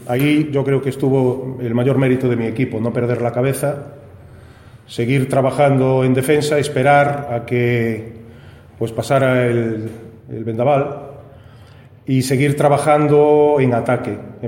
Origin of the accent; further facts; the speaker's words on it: Lugo, Galicia, Spain; aunque yo también soy de Lugo, es fenomenal